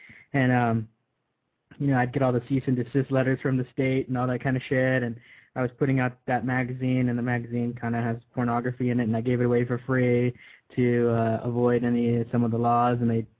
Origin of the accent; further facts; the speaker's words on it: Hawaii, United States; That's where I grew up. I grew up in Hawaii until I had to get out of there, man.